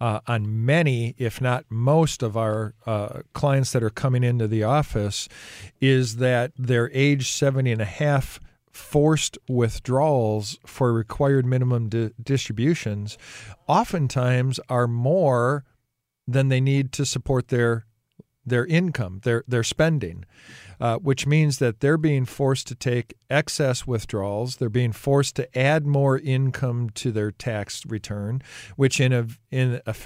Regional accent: Wisconsin, United States; I come from Wisconsin.

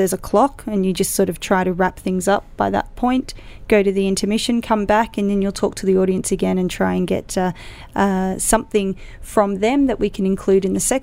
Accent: Australia; accent: Australian; So my Australian accent needed to become a bit rounder and whatnot.

